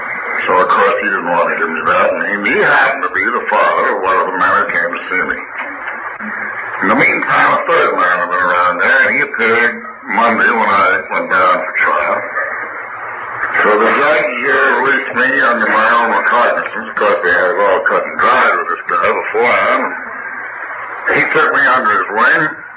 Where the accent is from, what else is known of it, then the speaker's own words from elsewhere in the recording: Albany, New York, United States; he landed in Albany, my hometown, called me up, and I took him out.